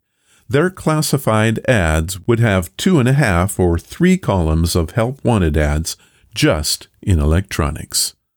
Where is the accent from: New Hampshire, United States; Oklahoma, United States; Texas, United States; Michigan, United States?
Michigan, United States; Detroit; I grew up in the Detroit area.